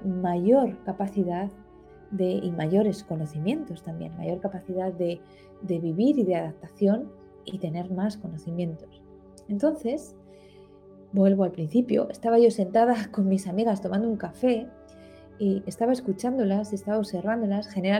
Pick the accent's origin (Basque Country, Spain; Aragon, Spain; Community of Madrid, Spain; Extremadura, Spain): Community of Madrid, Spain; now in Alicante, Spain; yo soy madrileña y me vine a vivir a un pueblecito de Alicante.